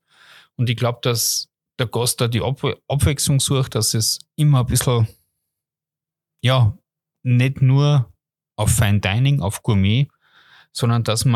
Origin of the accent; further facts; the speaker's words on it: Austria; Und da bei uns in Österreich, wir haben beste Produzenten, beste Produkte.